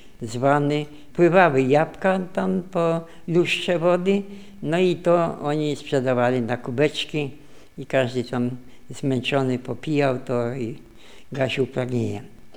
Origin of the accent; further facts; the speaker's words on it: Lublin, Lublin Voivodeship, Poland; born there; Urodziłem się w Lublinie 4 lipca 1915 roku. … Miejsce urodzenia ulica Podwal 9 po klasztornym pomieszczeniu